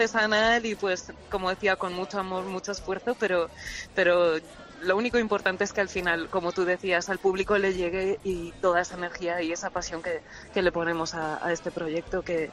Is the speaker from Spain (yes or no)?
yes; Galicia, Spain; porque yo soy gallega